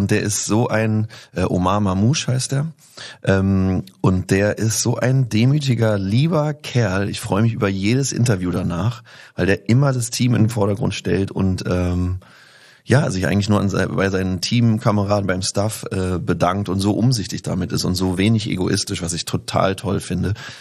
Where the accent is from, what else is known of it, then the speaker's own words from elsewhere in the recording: Berlin, Germany; Und es hatte wirklich als Kind in Kreuzberg, da waren die Fragen immer so